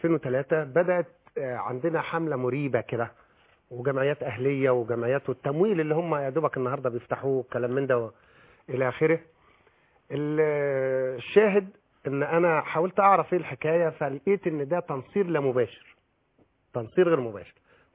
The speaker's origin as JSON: {"language": "Arabic", "region": "Upper Egypt", "country": "Egypt", "said": "وأنا راجل صعيدي وعندي كلمتي ومسلم وعندي كلمتي"}